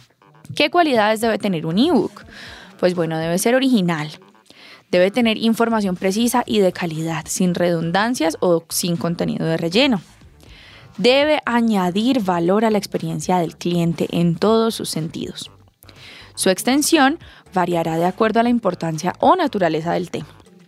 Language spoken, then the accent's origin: Spanish; Antioquia, Colombia; now in Medellín, Colombia; Itagüí, Antioquia, también de mi tierrita, ahí al ladito de donde vivo en Medellín, cuando vivo en Medellín.